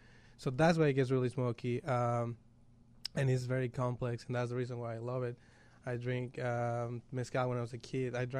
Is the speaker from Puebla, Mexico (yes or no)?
no; Mexico City, Mexico; I grew up in Mexico City, and my dad is from Oaxaca.